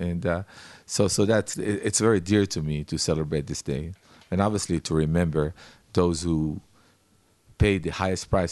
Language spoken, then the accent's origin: English; Israel; English is a second language; growing up in Israel, I had teachers who fought dwarf independence.